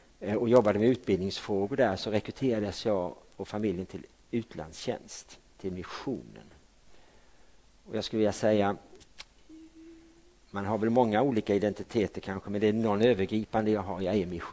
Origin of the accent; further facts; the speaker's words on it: Karlskrona, Blekinge, Sweden; Jag är från Karlskrona, jag är från stan som man säger där borta med sina diftonger.